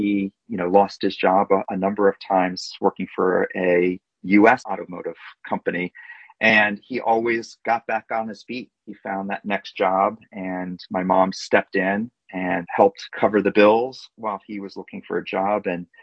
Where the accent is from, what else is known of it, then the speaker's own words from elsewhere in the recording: Midwest, United States; growing up in the Midwest in a mid-sized town in a pretty conservative area of the country.